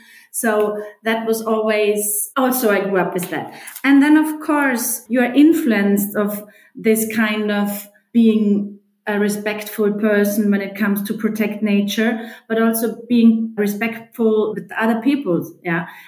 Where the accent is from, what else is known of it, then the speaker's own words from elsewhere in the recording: Vorarlberg, Austria; English is a second language; I grew up here in the Bregenzer Wald. Yeah? This is my home area.